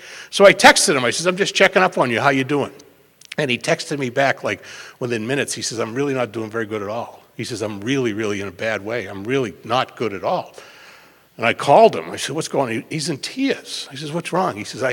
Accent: Boston, Massachusetts, United States; now in San Diego, United States; I live in San Diego. I'm from Boston, so don't get all confused

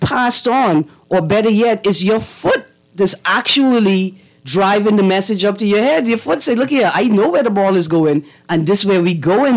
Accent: Bahamas; also born or lived in Britain; I grew up in the Bahamas. I went to Britain. I went to a boarding school and started playing netball.

